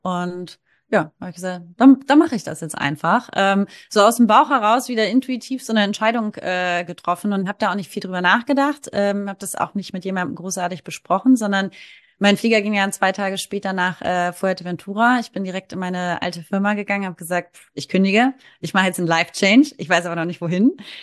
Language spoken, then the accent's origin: German; Hamburg, Germany; Ich komme aus Hamburg, aus der Großstadt, direkt City.